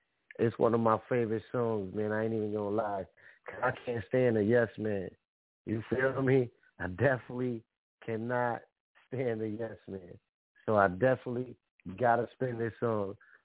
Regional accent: Bronx, New York, United States; You know, I'm from the Bronx, New York City. So I definitely got to play my peoples from the Bronx.

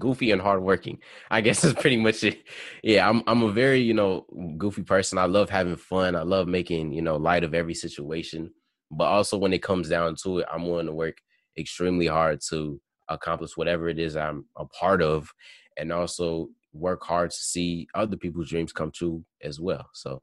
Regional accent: Chicago, Illinois, United States; I'm from Chicago, so, I mean, that's easy. I was never a Washington Wizards fan because I'm a Bull. I'm from Chicago, so.

